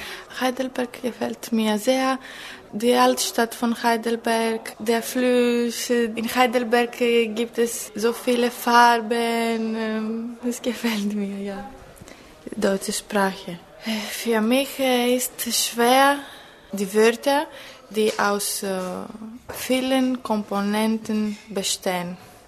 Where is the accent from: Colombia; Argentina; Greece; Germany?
Greece; Crete; German is a second language; Ich komme aus Griechenland und ich bin im 1986 geboren auf Kreta.